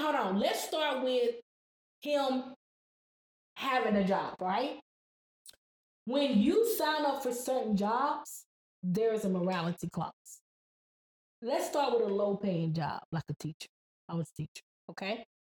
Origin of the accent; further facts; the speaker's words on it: Chattanooga, Tennessee, United States; We grew up as pastor's kids. We grew up in Chattanooga, right? And Chattanooga is small and everybody knows everyone.